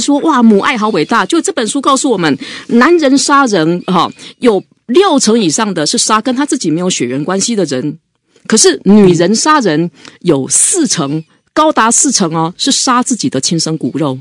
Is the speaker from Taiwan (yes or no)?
yes; Taiwan; 我爸爸妈是台湾人，他生出我，我是台湾人。